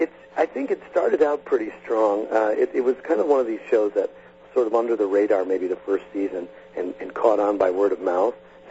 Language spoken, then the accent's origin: English; Green Bay, Wisconsin, United States; and then I grew up in Green Bay, Wisconsin. Don't ask me how they ended up there.